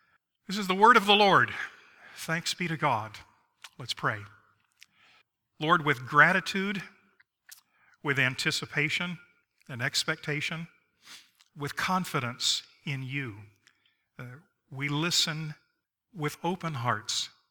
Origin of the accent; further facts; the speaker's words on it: Miami, Florida, United States; I grew up in Miami, Florida, which is not south. From Miami, you have to go north to get south.